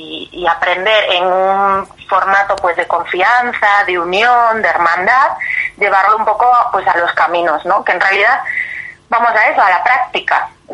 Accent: Galicia, Spain; en mi caso, que yo soy de Galicia y el viaje va a estar planteado en Galicia

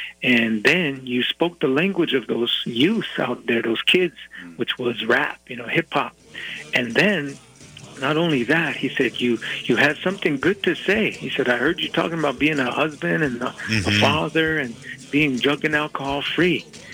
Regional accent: Crow Agency, Montana, United States; also born or lived in Seattle; now in Billings, United States; I just grew up in Crow, you know, Crow Agency. I was born in Seattle, but grew up in Crow, you know, with the people there. And it's just home, and life is good. We live in Billings now.

